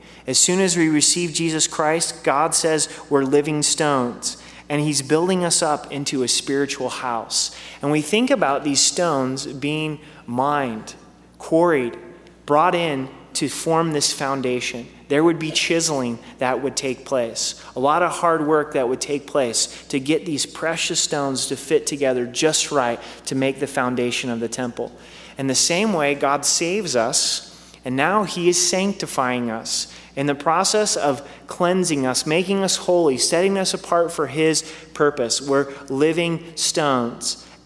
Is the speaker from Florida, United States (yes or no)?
no; Oregon, United States; Growing up in Southern Oregon, I don't know the type of rock, but there were these round, nasty rocks that almost looked like dirt clods.